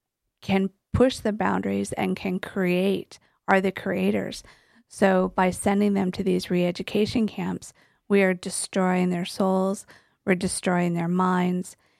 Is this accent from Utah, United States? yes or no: yes; Utah, United States; I remember, you know, because I grew up in Utah.